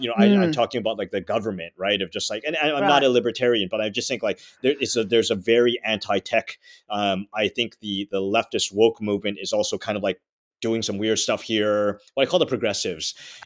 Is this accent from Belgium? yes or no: no; Canada; I grew up in Canada, like you know, somewhat socialist.